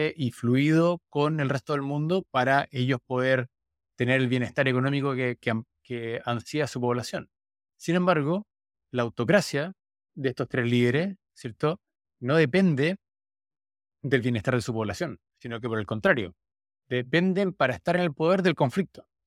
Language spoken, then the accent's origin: Spanish; Chile; que somos chilenos, lo hemos visto de manera muy clara en el caso de Chile.